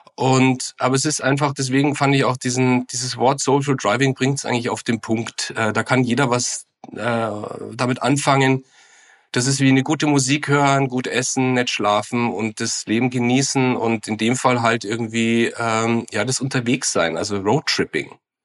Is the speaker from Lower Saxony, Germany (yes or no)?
no; Munich, Bavaria, Germany; ich bin ja Münchner